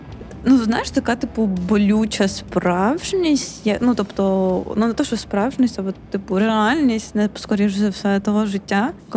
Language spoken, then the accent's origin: Ukrainian; Konotop, Sumy Oblast, Ukraine; я з Конотопа, і це, типу, місто в Сумській області. І в мене, тобто, ну, знаєш, в Конотопі було модно говорити російською, бо це ж, типу, не знаю, а я завжди говорила суржиком, мене за це булили, типу, прям в школі